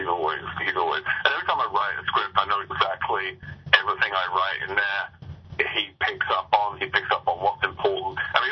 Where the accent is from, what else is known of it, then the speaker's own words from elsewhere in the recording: England, United Kingdom; now in Chicago, United States; I'm not from Arkansas. Can you believe that?